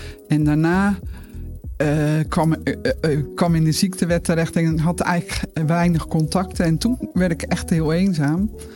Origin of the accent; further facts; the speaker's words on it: Delft, South Holland, Netherlands; Ik ben 61 jaar en ik kom uit Delft.